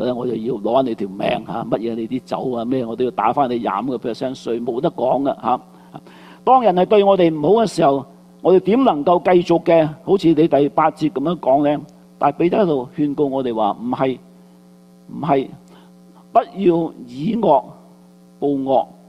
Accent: China; 特别我哋中国人吓、啊，有仇不报非君子吓、啊。

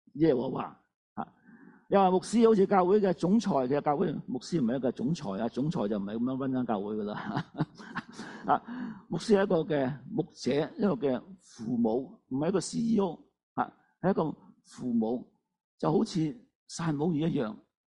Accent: Hong Kong; 我中国人香港人喜欢加几句英文啊

